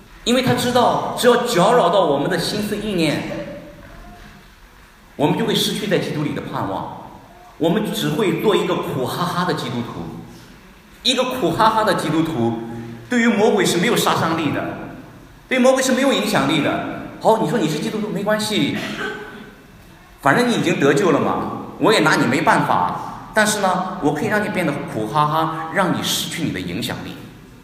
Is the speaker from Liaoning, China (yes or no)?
no; Wenzhou, Zhejiang, China; 我们温州人比较厉害